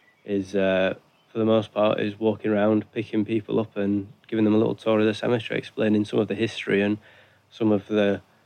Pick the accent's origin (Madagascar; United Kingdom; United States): United Kingdom; Sheffield, Yorkshire and the Humber; from Sheffield, north of England. And, I'm just out here for the summer to work as a guide for the Wargrave Foundation.